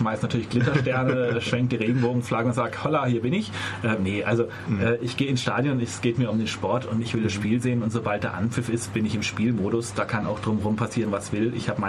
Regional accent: Freiburg, Baden-Württemberg, Germany; born there; Also ich bin in Freiburg geboren

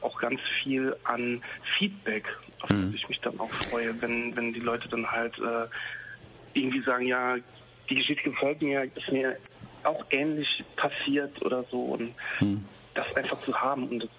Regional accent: Saarland, Germany; komme eigentlich aus dem Hochwald, aus dem Saarland, aus dem nördlichen Saarland, wo auch … herkommt, die den Grand Prix damals gewonnen hat, 82.

